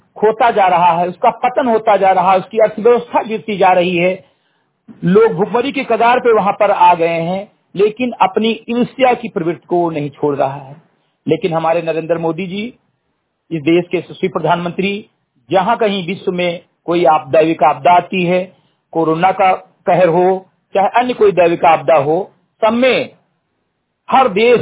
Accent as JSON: {"language": "Hindi", "region": "Uttar Pradesh", "country": "India", "tie": "born or raised there", "said": "ग्राम सभा समरी गडई विकासखंड बिरबुआ जनपद बहराइच का मूल निवासी हूं"}